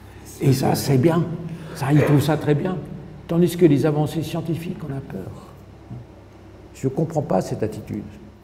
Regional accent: Strasbourg, Grand Est, France; born there; first language Alsatian; Je suis Français. Ma culture est française, ma langue est le français, mais je suis né à Strasbourg. Donc l'Allemagne, c'est à côté. Et mon premier langage, c'était l'alsacien, qui est en fait un dialecte allemand. Mais avant tout, je suis Européen.

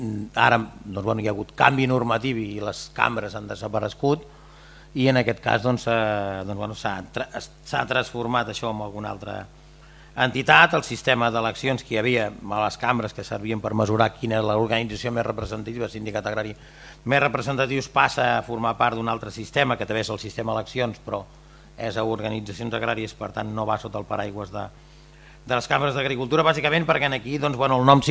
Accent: Catalonia, Spain; jo no sóc d'una zona insular, no? Sóc de la Plana de l'Empordà

